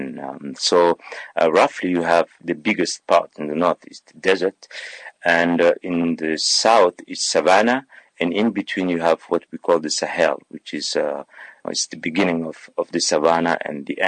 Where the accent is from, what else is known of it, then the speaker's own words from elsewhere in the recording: Chad; first language Arabic; English is a second language; I come from Chad. It's a country in Central Africa. My mother tongue is Arabic.